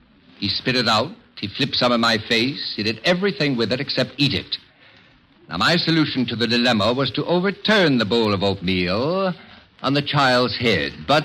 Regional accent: Indiana, United States; I'm from Indiana, Joanne, so go right ahead.

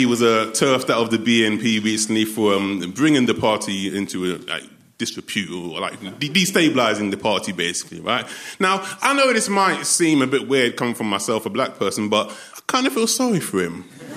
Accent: Hammersmith, London, United Kingdom; born there; Now, the thing is, my origin is obviously West Indian, right? But I was born in Hammersmith.

